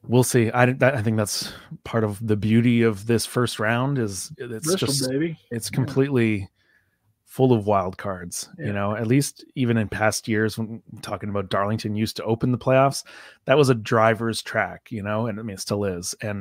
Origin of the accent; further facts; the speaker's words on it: Canada; So I mean, I'm Canadian, so I haven't, but that's fine.